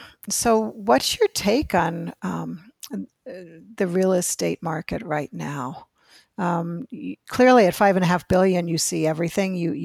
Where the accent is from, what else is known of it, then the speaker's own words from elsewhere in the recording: Ohio, United States; So I'm sorry, I'm from Ohio.